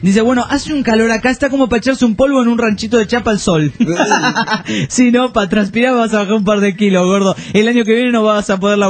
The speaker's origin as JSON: {"language": "Spanish", "town": "Laredo", "region": "Texas", "country": "United States", "said": "Vengo de Laredo"}